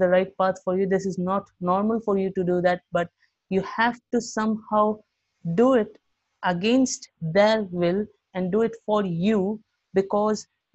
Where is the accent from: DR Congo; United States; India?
India; Chennai, Tamil Nadu; Yeah, I'm from Chennai. So, Chennai, South Tamil Nadu, right?